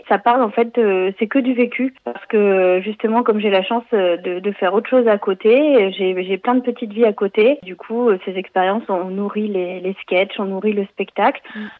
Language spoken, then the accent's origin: French; Normandy, France; j'ai grandi en Normandie et le premier cours de théâtre était assez loin de la maison.